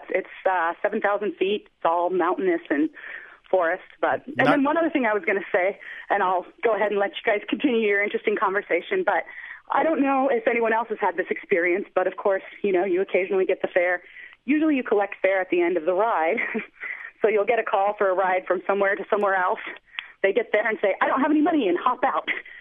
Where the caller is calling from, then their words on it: Phoenix, Arizona, United States; I'm calling from Phoenix, but I drove cabs in an area called Flagstaff, which is in northern Arizona.